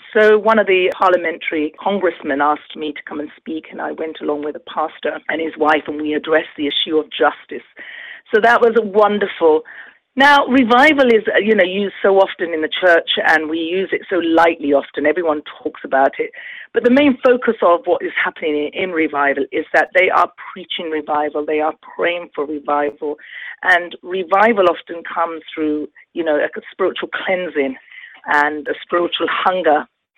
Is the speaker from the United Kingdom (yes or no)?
yes; London, United Kingdom; I was born and raised in London, and so I'm a Londoner. I lived in London most of all my life, really, of Indian origin. So my parents are from the northwest of India. They're Punjabis.